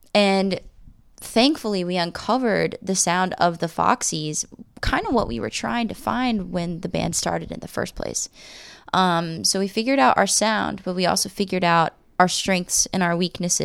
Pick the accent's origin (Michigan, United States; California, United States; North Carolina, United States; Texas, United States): North Carolina, United States; Charlotte; also born or lived in Louisville; So I was born in Louisville, but I grew up in Charlotte, North Carolina.